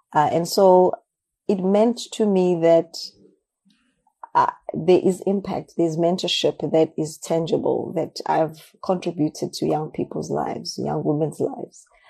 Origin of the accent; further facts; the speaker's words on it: South Africa; it's my roots. I am from Africa. I am from South Africa.